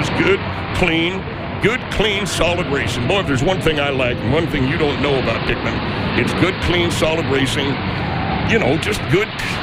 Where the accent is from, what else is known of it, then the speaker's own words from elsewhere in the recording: Knoxville, Tennessee, United States; I come from Knoxville, Tennessee. I don't come from Nashville. I wish I came from Nashville, but no, I don't. But I said, I am from down in NASCAR country.